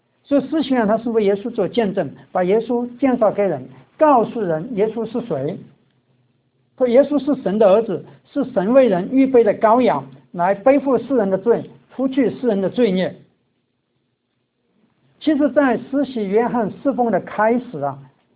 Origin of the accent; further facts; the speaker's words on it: China; 当然我们中国人也是也常常说老天爷或者是苍天有眼了